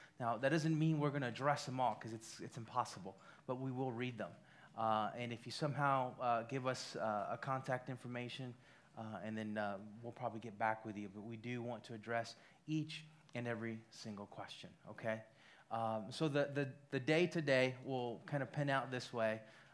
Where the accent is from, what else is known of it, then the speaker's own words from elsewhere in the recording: El Salvador; I'm from El Salvador, and so automatically I'm categorized as Latino, Hispanic